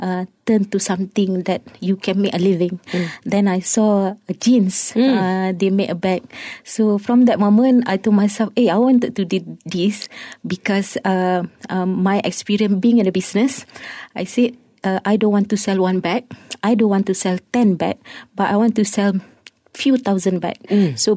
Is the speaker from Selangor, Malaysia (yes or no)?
yes; Klang, Selangor, Malaysia; Then when I went back to my hometown in Klang, and then I discover so many single mother who are face financial problem, same like me.